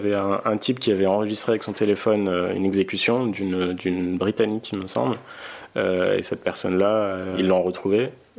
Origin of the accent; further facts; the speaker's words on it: Riyadh, Riyadh Province, Saudi Arabia; puisque je viens de Riyad, la capitale